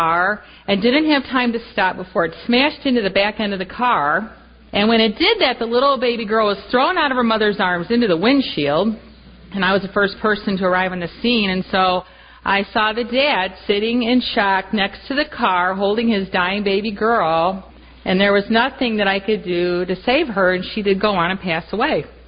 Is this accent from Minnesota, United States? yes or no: no; Indiana, United States; I was the first person to have an accident in my home state of Indiana.